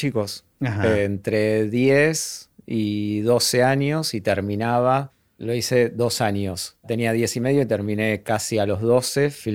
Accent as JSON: {"language": "Spanish", "region": "Buenos Aires", "country": "Argentina", "said": "soy de Belgrano."}